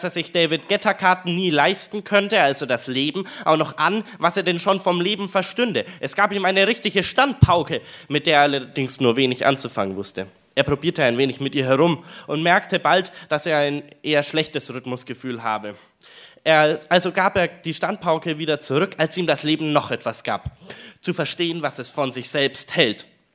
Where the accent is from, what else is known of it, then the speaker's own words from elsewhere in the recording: Nuremberg, Bavaria, Germany; ich komme aus Nürnberg, auch wenn ich jetzt, welch Frevel, für Fürth angetreten bin. Und mein Heimatslam wäre sozusagen der Südslam, weil ich aus der Südstadt kam.